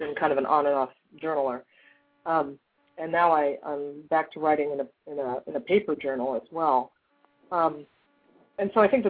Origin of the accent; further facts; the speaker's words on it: Tucson, Arizona, United States; also born or lived in Berkeley; I was born in Berkeley, and I grew up in Tucson, Arizona, so that's southern Arizona, and that's not a small rural community